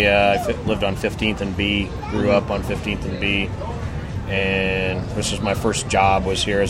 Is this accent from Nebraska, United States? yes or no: yes; Omaha, Nebraska, United States